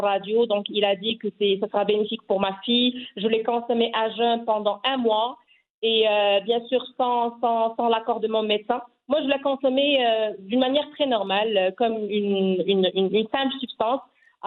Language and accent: French; Casablanca, Casablanca-Settat, Morocco; j'ai 27 ans. Je suis de Casablanca, j'ai toujours habité à Casa et je suis d'origine de Khribga.